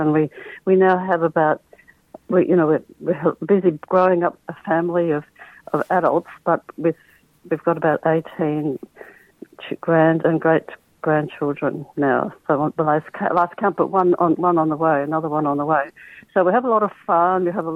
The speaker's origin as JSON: {"language": "English", "region": "Queensland", "country": "Australia", "also_born_or_lived": "Wollongong", "lives_now": "Perth, Australia", "said": "I live over in Perth now. I'm from Queensland. I have an early settler German background. And my father's family went to Handorf in the 1840s, and my mum's parents went to southeast Queensland, Toowoomba around there"}